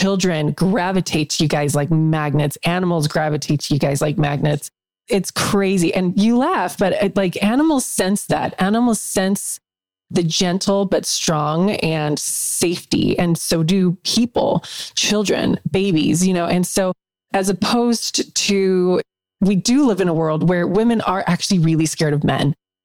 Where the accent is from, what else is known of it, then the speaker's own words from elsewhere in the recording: South Africa; I grew up in South Africa